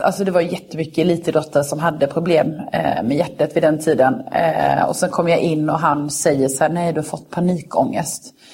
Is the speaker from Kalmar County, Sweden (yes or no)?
no; Karlshamn, Blekinge, Sweden; hemma i Karlshamn eller om det var ett